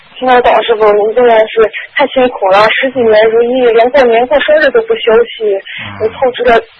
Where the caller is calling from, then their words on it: Germany; 啊，是德国打过来的。